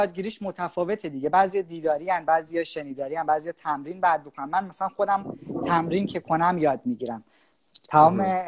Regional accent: Ahvaz, Khuzestan, Iran; moved away as an adult; now in Southampton, United Kingdom; من متولد 20 مهر 1367 هستم، انگلستان ساوتهمپتون به دنیا اومدم، ولی بزرگ شده اهواز. بله بله بله، ولی بزرگ شده اهواز هستم. تا 20 سالگی اهواز بودم، بعد 20 سالگی برای ادامه تحصیل دوباره به ساوتهمپتون اومدم

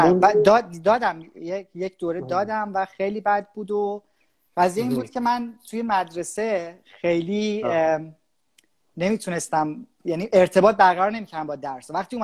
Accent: Ahvaz, Khuzestan, Iran; moved away as an adult; now in Southampton, United Kingdom; من متولد 20 مهر 1367 هستم، انگلستان ساوتهمپتون به دنیا اومدم، ولی بزرگ شده اهواز. بله بله بله، ولی بزرگ شده اهواز هستم. تا 20 سالگی اهواز بودم، بعد 20 سالگی برای ادامه تحصیل دوباره به ساوتهمپتون اومدم

